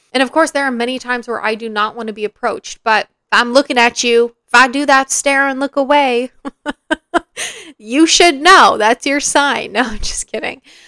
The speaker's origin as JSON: {"language": "English", "town": "Calgary", "region": "Alberta", "country": "Canada", "said": "when people find out that I'm from Calgary, they often say, wow, that makes sense."}